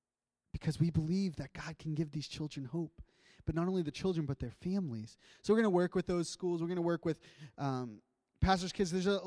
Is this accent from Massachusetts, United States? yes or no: yes; Malden, Massachusetts, United States; a homeless woman that lived down in the city square from where I grew up in Malden, Massachusetts.